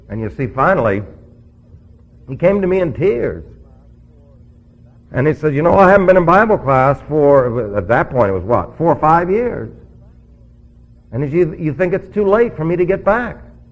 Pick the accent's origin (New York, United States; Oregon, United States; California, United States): New York, United States; New York City; That's like people used to say to me, where are you from? And I'd say, New York.